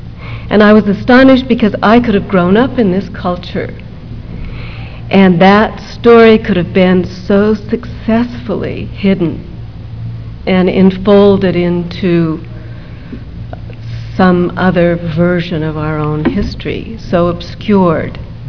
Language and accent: English; Utah, United States; some of which were about growing up in the Mormon culture and in Utah